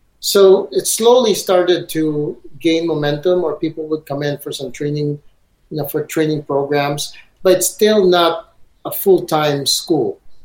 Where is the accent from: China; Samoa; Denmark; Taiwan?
China; Beijing; We're from Beijing.